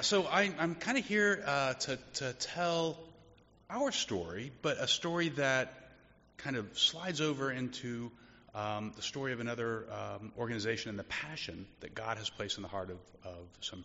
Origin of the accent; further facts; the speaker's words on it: United States; I'm an American. I got things to do.